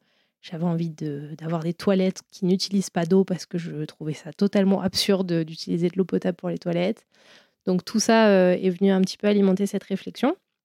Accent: Grenoble, Auvergne-Rhône-Alpes, France; parce que moi, je suis originaire de Grenoble. J'ai vécu à l'étranger pendant mes études

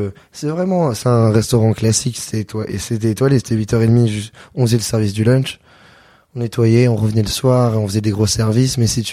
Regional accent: Avignon, Provence-Alpes-Côte d'Azur, France; Ouais, mais c'était à côté de chez moi. Je viens d'Avignon.

